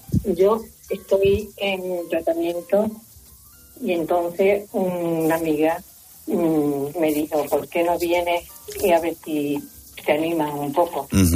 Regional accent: Córdoba, Andalusia, Spain; yo soy de Córdoba

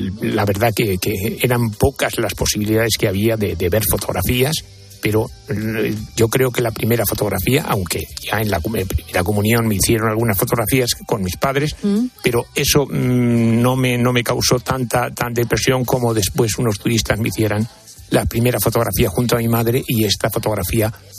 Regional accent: Aragon, Spain; Bueno, mi pueblo está a 4 kilómetros de Ainsa, el antiguo reino de Sobrarbe, es el centro de Sobrarbe.

